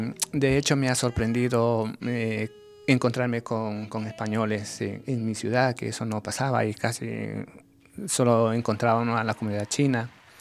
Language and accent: Spanish; Loja, Ecuador; yo soy de Ecuador, de la ciudad de Loja, que queda al sur, limitando con Perú.